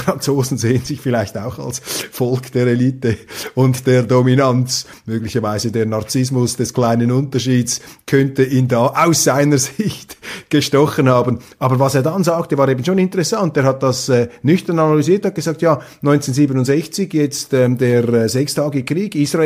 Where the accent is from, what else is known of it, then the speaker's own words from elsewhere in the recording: Switzerland; Und als Schweizer, als Neutraler versuche ich da wirklich beide Seiten in ihrer Eigenlogik zu begreifen.